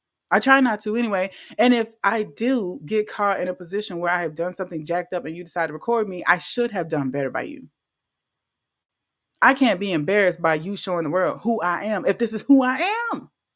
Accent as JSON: {"language": "English", "region": "Louisiana", "country": "United States", "said": "he's from Louisiana, I'm from Louisiana."}